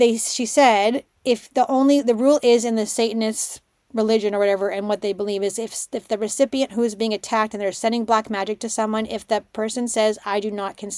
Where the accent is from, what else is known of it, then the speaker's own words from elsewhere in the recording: Canada; Plus, I'm Canadian.